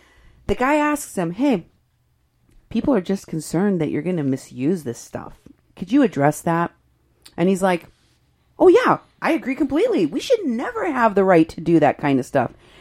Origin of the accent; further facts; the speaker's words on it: Iowa, United States; People from Iowa. That's my home state.